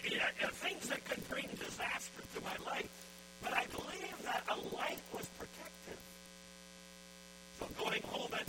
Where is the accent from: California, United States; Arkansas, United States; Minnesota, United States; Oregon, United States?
California, United States; San Diego; as a little boy growing up in San Diego, California.